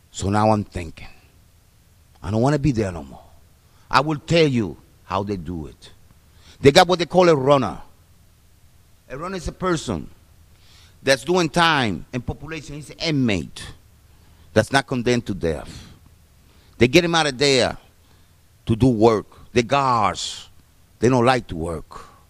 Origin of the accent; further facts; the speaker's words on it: Puerto Rico; I grew up in Puerto Rico. I have a mountain on the side, and if I walk 6 minutes to the south, I find myself in the most beautiful beach in the world